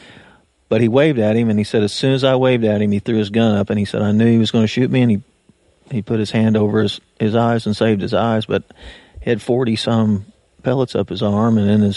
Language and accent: English; Tuscumbia, Missouri, United States; I lived in Tuscumbia, Missouri. It was population 200. You know, we didn't even have a stoplight. We had a stop sign, a bank, a church